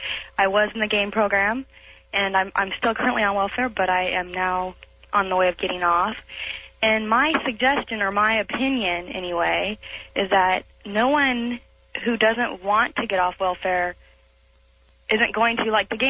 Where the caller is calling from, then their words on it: Portland, Oregon, United States; And then I moved to Oregon. I'm calling from Portland.